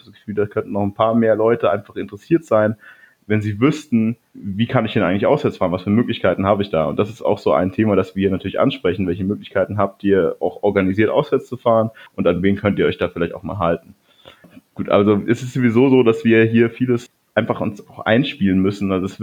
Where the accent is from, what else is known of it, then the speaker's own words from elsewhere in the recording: Ingolstadt, Bavaria, Germany; accent: Standard German; ich komme aus Ingolstadt. Auch wenn man es nicht ganz so hört, aber mir wird immer auch vorgeworfen, dass ich recht Hochdeutsch rede, auch dafür, dass ich aus Ingolstadt komme.